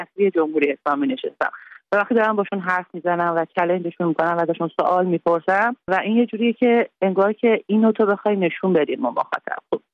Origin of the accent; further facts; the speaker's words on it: Iran; منم یه زن ایرانی ام که در طول جنگ به دنیا اومدم و با وجود همه محدودیت‌های جمهوری اسلامی که روی همه جنبه‌های زندگی تأثیر گذاشته بود بزرگ شدم